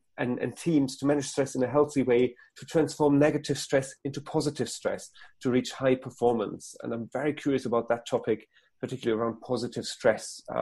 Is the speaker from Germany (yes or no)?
yes; Germany; first language German; English is a second language; now in United Kingdom; Obviously, we talked in German, which is, to say, still my mother tongue after 20 years in the UK. So it's always nice to have a fellow German on the podcast.